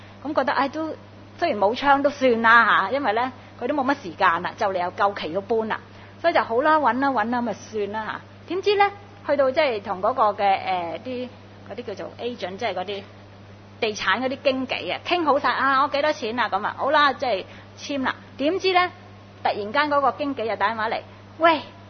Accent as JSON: {"language": "Cantonese", "country": "Hong Kong", "said": "我们香港人呢真的很想有个安乐窝嘛，"}